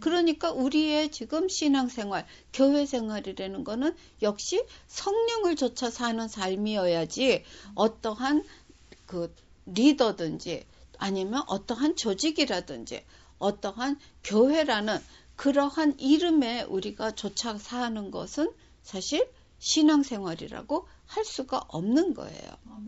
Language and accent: Korean; South Korea; also born or lived in Japan; now in United States; 제가 한국에서 태어나서 자라다가 일본에서 살고 또 지금 미국 와서 살고